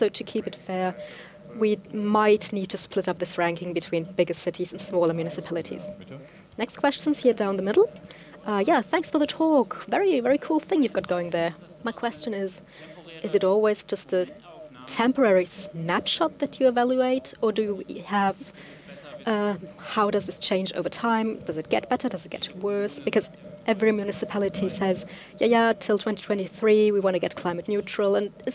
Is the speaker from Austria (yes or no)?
yes; Austria; I'm from Austria